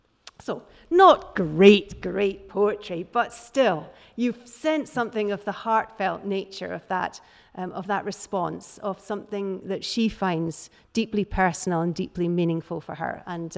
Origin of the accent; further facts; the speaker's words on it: Scotland, United Kingdom; what really talks to me about issues of spirituality in a way that is important to me as a Scot or as someone living in Scotland?